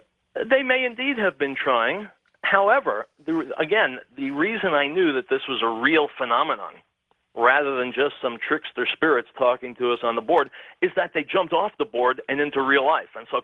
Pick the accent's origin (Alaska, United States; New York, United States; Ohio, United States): New York, United States; Brooklyn; Well, I grew up in Brooklyn, so that would be my first choice.